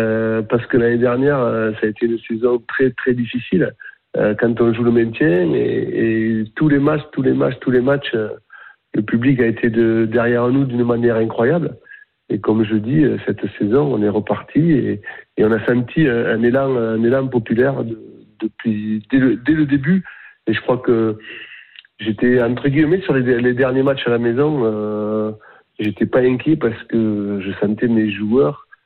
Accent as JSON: {"language": "French", "town": "Toulouse", "region": "Occitanie", "country": "France", "said": "c'était contre Toulouse, et je suis toulousain."}